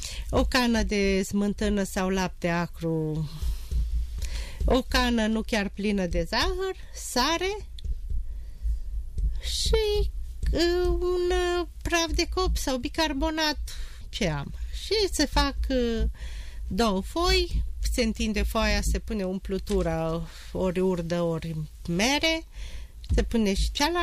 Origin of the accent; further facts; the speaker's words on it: Valea Seacă, Romania; unde am crescut și am copilărit, în Valea Seacă